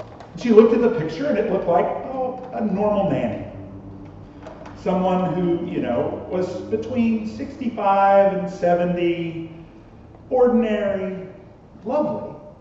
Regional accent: United States; now in Australia; I'm American.

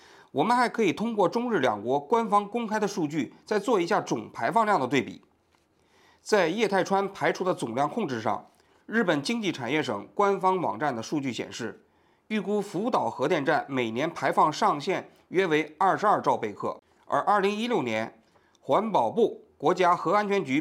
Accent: China; 但是作为我们中国人，我们很好理解，对吧？

